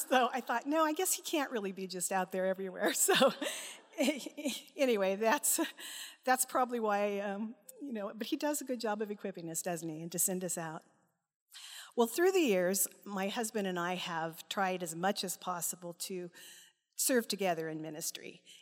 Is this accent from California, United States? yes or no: yes; California, United States; For starters, growing up in California, we did earthquake drills.